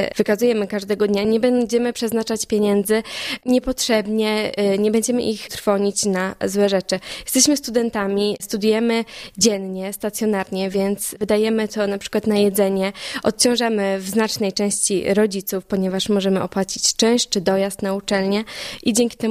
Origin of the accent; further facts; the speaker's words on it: Sławsko, West Pomeranian Voivodeship, Poland; Pochodzę ze Sławska, z diecezji koszalińsko-kołobrzeskiej.